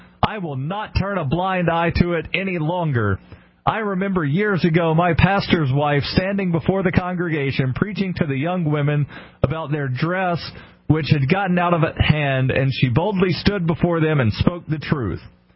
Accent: Alabama, United States; I do, and this actually comes from my home state of Alabama.

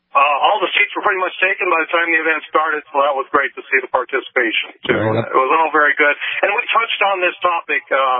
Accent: West Fargo, North Dakota, United States; But I have a daughter, you know, we're from West Fargo. I have a daughter in West Fargo High School.

